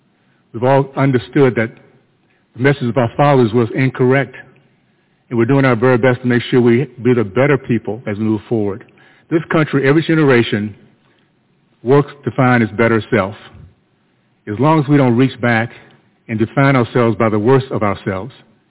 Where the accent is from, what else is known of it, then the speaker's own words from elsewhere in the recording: Tallahassee, Florida, United States; I was so proud to be in that community I grew up in Tallahassee, Florida, because we were kicking butt.